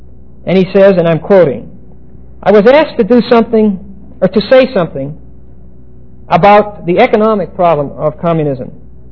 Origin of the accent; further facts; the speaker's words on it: Pittsburgh, Pennsylvania, United States; I'm from Pittsburgh.